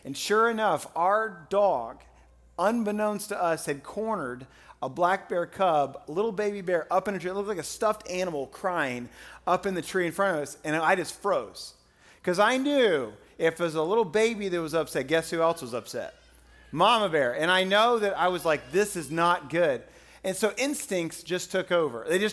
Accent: Ohio, United States; I'm from Ohio, and I've lived in different states in our country.

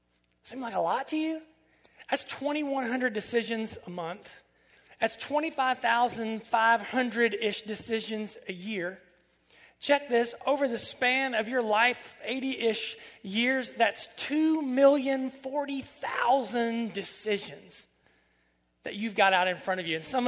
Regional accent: Ohio, United States; Although I'm from Southern Ohio, we're a little bit of an outlier ourselves.

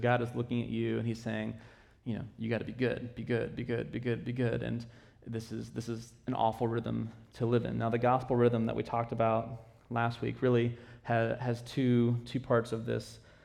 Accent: Ohio, United States; I mean, I'm from Ohio, right? So that looks like a mountain, and they're saying, no, that's a hill.

